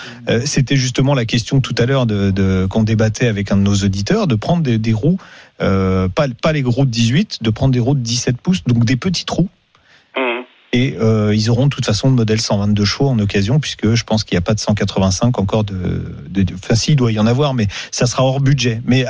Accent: Paris, Île-de-France, France; je vais prendre le trajet que je connais depuis toujours, puisque moi, je suis parisien

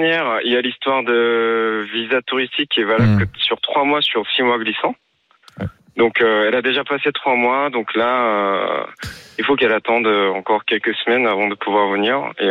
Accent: South Korea; now in France; Je suis de Corée du Sud.

